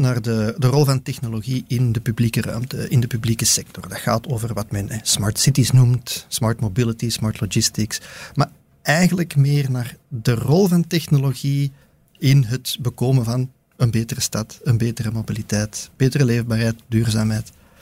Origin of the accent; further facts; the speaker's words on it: Antwerp, Belgium; Ik kom uit Antwerpen. Ja, dat hoort je misschien.